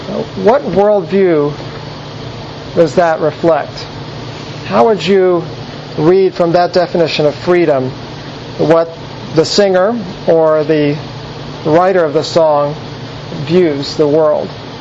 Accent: Southern United States, United States; Now, I grew up in the Bible Belt

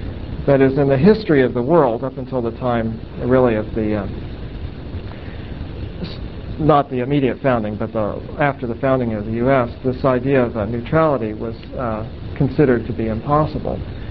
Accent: Texas, United States; And even when I was growing up in Texas, the so-called blue laws were still enforced.

